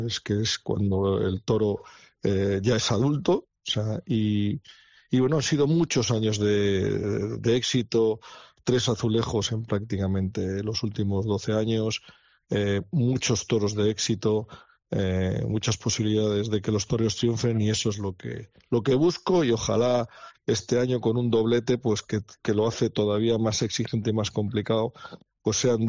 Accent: Seville, Andalusia, Spain; al final me considero un ganadero sevillano, ¿no? Mis toros viven en sus sierras, mi gente es de Sevilla.

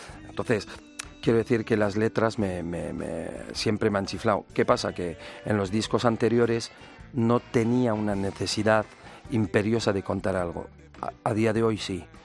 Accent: Bilbao, Basque Country, Spain; first language French; Spanish is a second language; also born or lived in France; como podéis ver en mi acento, los de Bilbao nacemos donde queremos y a mí me dio por nacer en Francia en el 71. Así que nada, yo crecí con la música en inglés.

